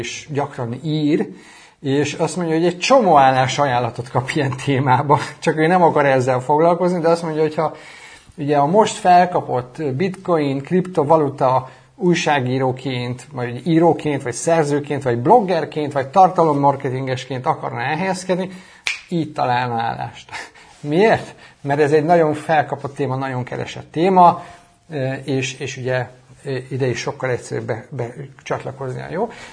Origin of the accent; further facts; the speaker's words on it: Szolnok, Jász-Nagykun-Szolnok, Hungary; born or raised there; now in Chicago, United States